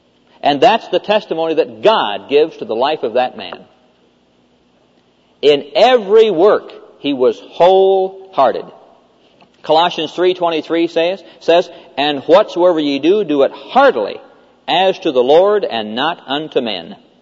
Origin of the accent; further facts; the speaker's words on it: Neola, Iowa, United States; I mean, I come from Neola High School. 900 people in the whole town. My graduating class, there were 14 people, 12 boys and 2 girls.